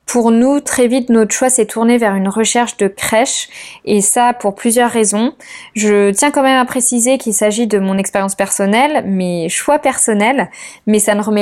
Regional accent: Dijon, Bourgogne-Franche-Comté, France; now in Nice, France; Nous sommes originaires de Dijon, mais nous vivons actuellement à Nice.

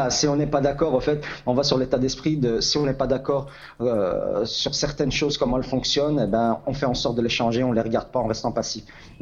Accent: Belgium; now in United States; Donc moi, je suis un bon Belge.

